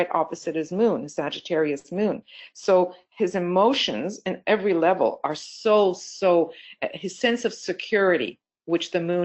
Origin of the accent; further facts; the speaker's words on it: Canada; I'm a Canadian. I'm not involved with American politics, but you know, it's on the news all the time.